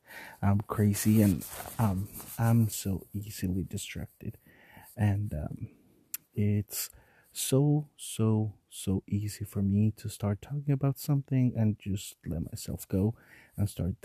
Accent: Mexico City, Mexico; English is a second language; moved away as an adult; now in United States; So a little story about myself is I am from Mexico City. I moved to the US when I was about 21.

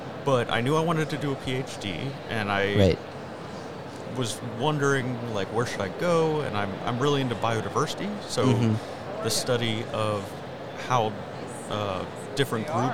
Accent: Florida, United States; moved away as an adult; now in Tennessee, United States; I'm from Central Florida originally and have lived all over Central and North Florida. Only recently moved to Tennessee

